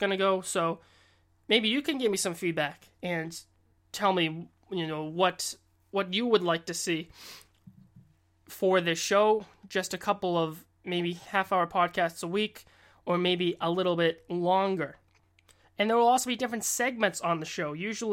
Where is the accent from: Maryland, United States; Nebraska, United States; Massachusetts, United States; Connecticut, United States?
Massachusetts, United States; Boston; I do want to stress that I am from Boston. Like I said, I know this market. I've grown up here all my life.